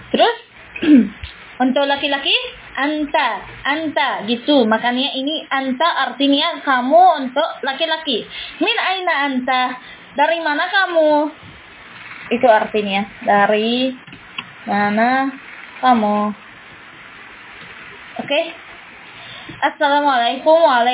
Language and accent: Indonesian; Morocco; Indonesian is a second language; Ana minal maghrib itu artinya saya dari Maroko.